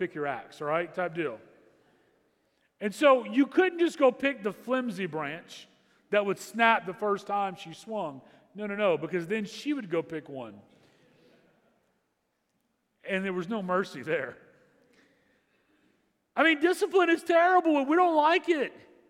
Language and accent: English; Louisiana, United States; Now, I grew up in Southwest Louisiana. I grew up in the Cajun part of the state to two wonderful parents. And my mom was this really short Cajun lady.